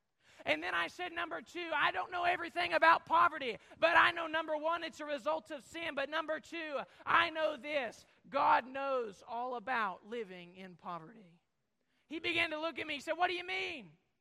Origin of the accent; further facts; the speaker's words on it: United States; born there; I can't tell you why I was born in America and why someone else was not.